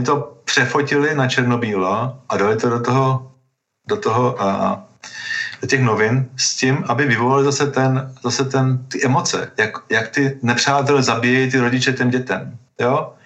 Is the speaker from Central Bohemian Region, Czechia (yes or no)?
yes; Kladno, Central Bohemian Region, Czechia; born there; můj otec Slovák, já jsem Čech, narodil jsem se v Čechách, na Kladně, jo … všichni říkají, že to musí být, tak to pochází asi z Maďarska nejspíš, protože ta rodina mého otce vlastně byli Slováci, ale byli to Maďaři